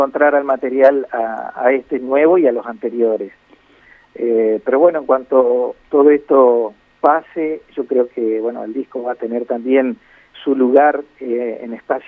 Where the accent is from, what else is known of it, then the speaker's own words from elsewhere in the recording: Entre Ríos, Argentina; como ciudadano, como argentino, aspiro es a tratar de ir sembrando poquito a poco nuestra música entrerriana